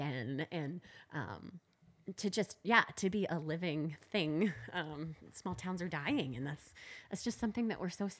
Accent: Lincoln, United States; And it's so funny because I moved back to Lincoln. I'm from Lincoln

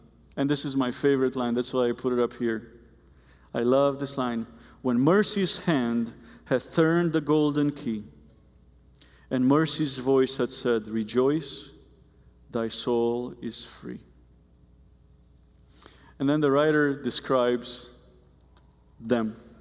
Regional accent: Romania; English is a second language; So I learned the song growing up in Romania.

